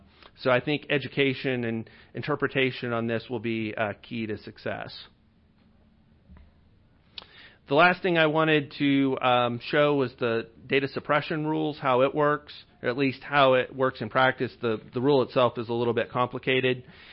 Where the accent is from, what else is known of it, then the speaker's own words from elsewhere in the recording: Missouri, United States; I picked my hometown county of Bates.